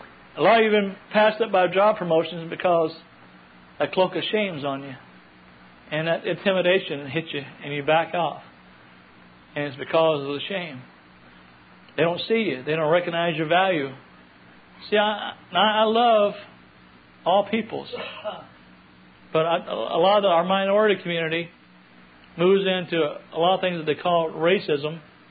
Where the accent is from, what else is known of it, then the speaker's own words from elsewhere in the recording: Texas, United States; I'm a Texan, so I fall in that category too.